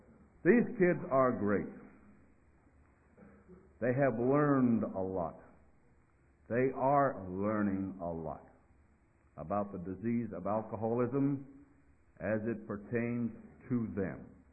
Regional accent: Statesboro, Georgia, United States; He happens to come from my hometown of Statesboro.

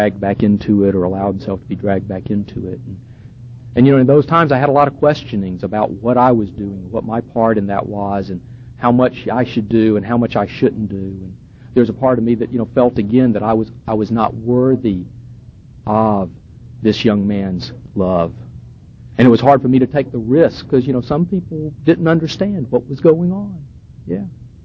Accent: Manchester, North West England, United Kingdom; a little Methodist church that I grew up in Manchester.

